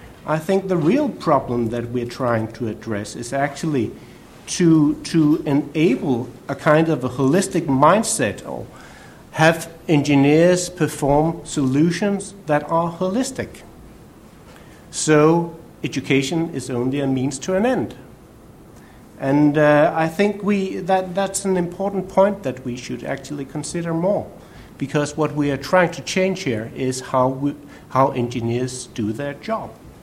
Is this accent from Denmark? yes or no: yes; Denmark; English is a second language; say that I'm from Denmark.